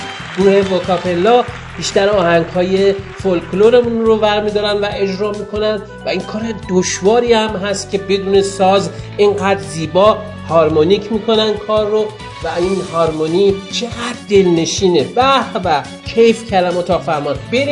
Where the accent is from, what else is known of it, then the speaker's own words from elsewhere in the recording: Shiraz, Fars, Iran; خب دیگه ما شیرازیم دیگه، هنر داریم دیگه بابا